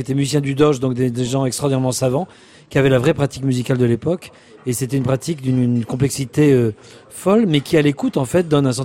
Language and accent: French; France; en tant que Français